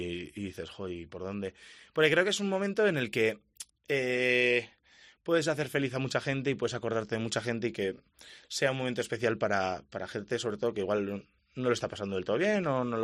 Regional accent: Basque Country, Spain; yo soy del barrio de Adurza

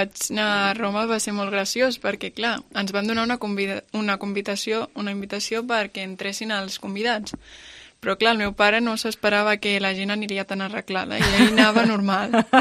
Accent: Calafell, Catalonia, Spain; soc de Calafell i a Calafell cada any a l'estiu fan la passarel·la de moda

